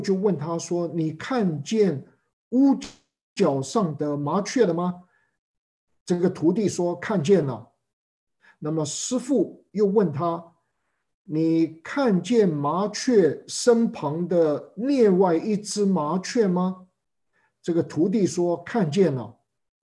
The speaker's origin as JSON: {"language": "Chinese", "country": "China", "said": "我们中国人懂得“精诚所至，金石为开”这样的一个道理。"}